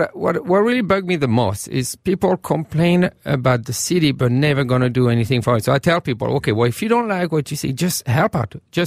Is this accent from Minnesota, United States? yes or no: yes; Minneapolis, Minnesota, United States; I'm very proud to be in Minneapolis, and I call Minneapolis my hometown